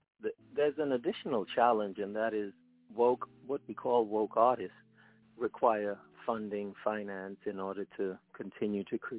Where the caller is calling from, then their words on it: East Coast, United States; Yeah, I'm on the East Coast.